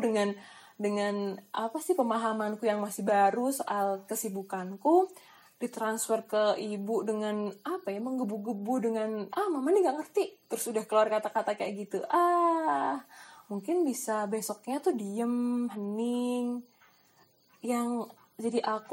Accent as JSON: {"language": "Indonesian", "town": "Yogyakarta", "region": "Special Region of Yogyakarta", "country": "Indonesia", "said": "karena kami orang Jawa, orang Jogja, tapi ibu orang Sunda"}